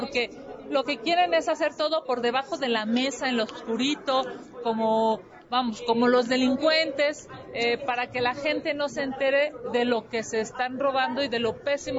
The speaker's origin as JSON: {"language": "Spanish", "country": "Mexico", "said": "Hay dos grandes logros que hemos tenido como mexicanos"}